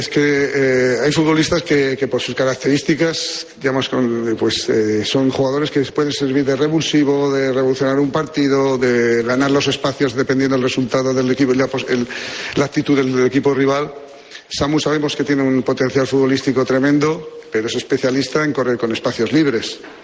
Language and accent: Spanish; Spain; la fortaleza y suerte que tenemos es que somos españoles